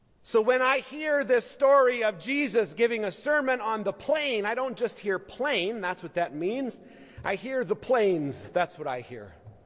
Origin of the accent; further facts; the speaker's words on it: Twin Cities, Minnesota, United States; Now, I grew up here in the Twin Cities. I loved my life in these rolling hills of the river valley, but my family comes from another river valley.